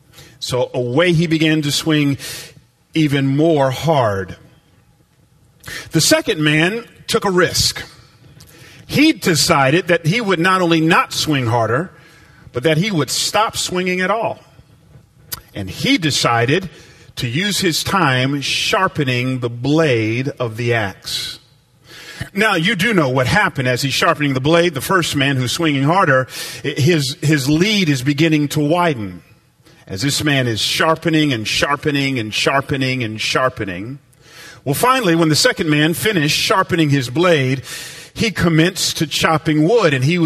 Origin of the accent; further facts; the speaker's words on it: Atlanta, Georgia, United States; I grew up in Atlanta, Georgia, which is the buckle of the Bible Belt, and I went to something every summer called Vacation Bible School.